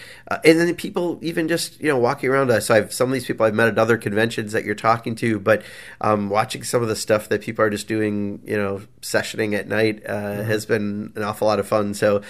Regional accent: Wisconsin, United States; He's from my home state of Wisconsin.

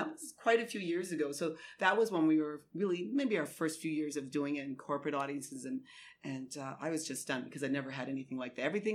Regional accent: St. Lucia; You know, I grew up in the Caribbean, and especially in St. Lucia, where my dad is from

